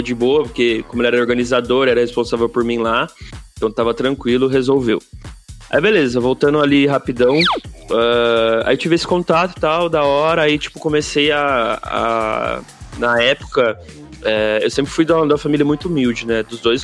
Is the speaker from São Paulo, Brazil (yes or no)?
yes; Barretos, São Paulo, Brazil; da minha cidade onde eu moro, que é Barretos, interior de São Paulo. É onde eu nasci, é onde eu moro.